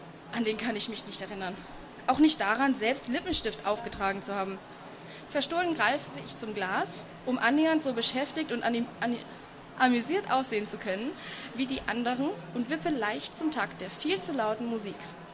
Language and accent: German; Hanover, Lower Saxony, Germany; Ich komme aus Hannover